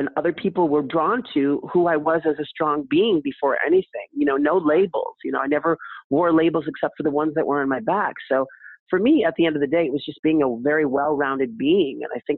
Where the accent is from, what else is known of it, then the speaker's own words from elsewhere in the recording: Manhattan, New York, United States; Born and raised in Manhattan, and I started off as a dancer and also collecting Barbies at the age of 4.